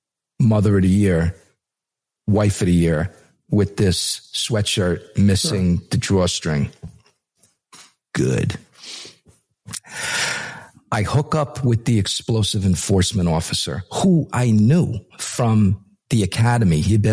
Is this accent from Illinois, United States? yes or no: no; Brooklyn, New York, United States; hey, I'm from Brooklyn. It's like, I've never even seen a cornfield.